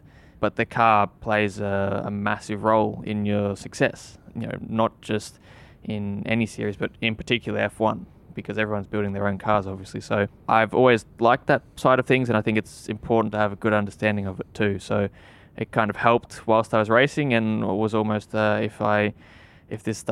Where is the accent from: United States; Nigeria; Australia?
Australia; of course, being an Aussie, I always hoped that I would, at that time I was still in Australia